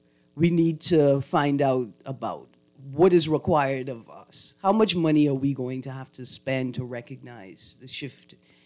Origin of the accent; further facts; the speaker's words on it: United Kingdom; You know, and us being British and all of mm. our sort of culture coming out of Britain for the most part